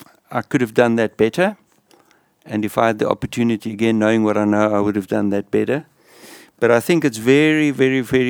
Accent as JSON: {"language": "English", "country": "South Africa", "tie": "born or raised there", "second_language": "English", "said": "although I had Dutch parents growing up in South Africa, I'd never learned to read or write it"}